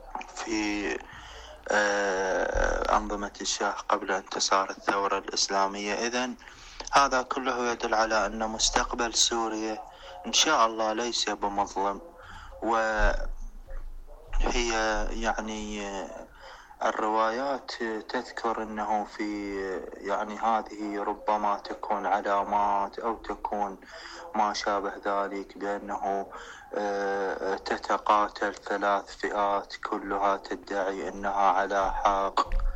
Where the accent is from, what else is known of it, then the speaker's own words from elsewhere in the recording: Iraq; في بلدي العراق